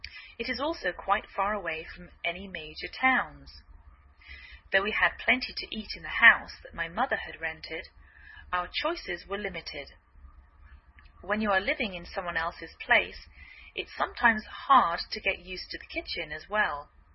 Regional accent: England, United Kingdom; now in United States

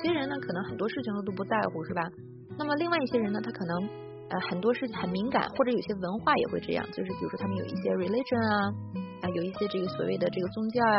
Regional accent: China; 因为呢作为中国人通常能比较了解，因为我们可能会犯共同的错误

